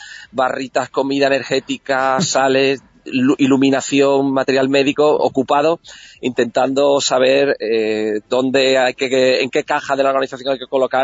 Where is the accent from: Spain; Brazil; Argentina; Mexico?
Spain; Guareña, Extremadura; Y cuando ya la gente se fija por el hecho de que seamos españoles, ya introducimos que somos extremeños y ya me encargo yo de introducir en que soy de Guareña y que que presumo pues de nuestro vino, de nuestro aceite y de nuestros otros muchos virtudes de las que contamos en el pueblo.